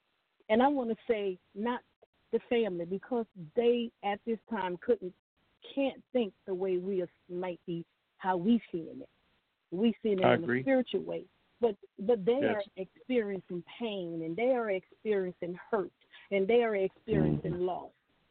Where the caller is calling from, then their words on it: Houston, Texas, United States; I'm calling from Houston, Texas.